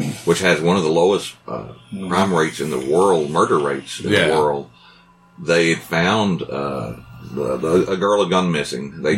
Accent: Texas, United States; And we grew up in North Texas where Henry Lee Lucas lived.

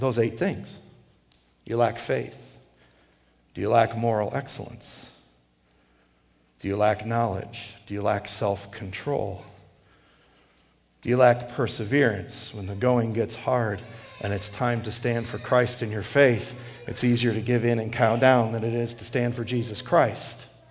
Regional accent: Wisconsin, United States; also born or lived in South Dakota; I'm actually a Midwesterner. I'm a cheesehead. I'm born and raised in Wisconsin. Okay? Go Pack. Excuse me. Met my wife in South Dakota, lived there for some years, and lived overseas for some years.

